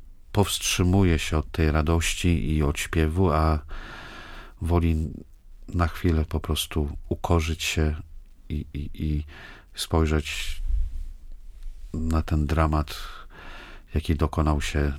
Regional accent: northern Poland, Poland; W moich rodzinnych stronach na północy zamiast taca mówi się kolekta

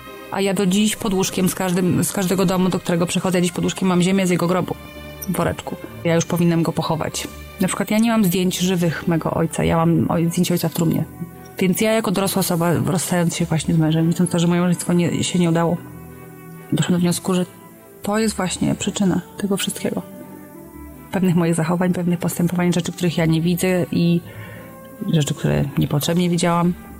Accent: Podlaskie Voivodeship, Poland; mimo że daleko od Białowieży jestem. Pewnie za 30-40 kilometrów, ale to było ważne, że to moje strony. Dorastałam sobie na wsi.

